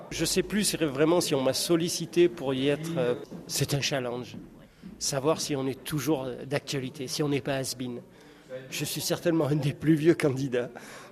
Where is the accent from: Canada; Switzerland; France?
France; moved away as an adult; now in Philippines; Aujourd'hui, je suis français aux Philippines et je finirai ma vie aux Philippines, en Asie.